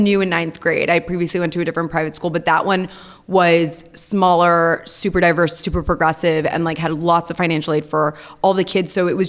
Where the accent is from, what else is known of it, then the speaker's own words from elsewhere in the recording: New York City, New York, United States; I loved growing up in New York City, and I think it's very jarring for people that didn't.